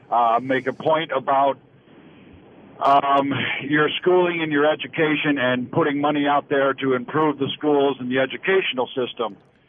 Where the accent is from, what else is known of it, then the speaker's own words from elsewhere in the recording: Mishawaka, Indiana, United States; The reason I deal with this is because back in my hometown of Mishawaka, Indiana, we did this.